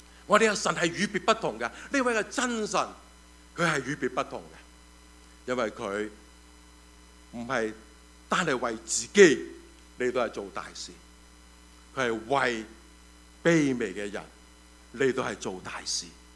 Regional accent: Hong Kong; 我哋香港人，我哋会明白

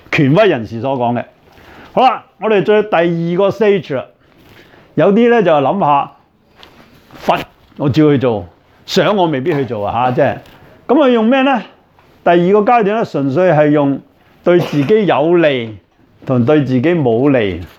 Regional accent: China; 我哋中國人咧就最興呢樣嘢啦，係嘛？

